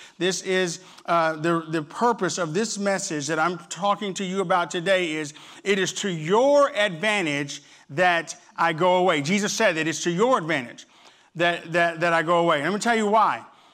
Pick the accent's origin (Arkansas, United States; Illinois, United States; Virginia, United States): Arkansas, United States; Camden; I remember growing up in Camden, Arkansas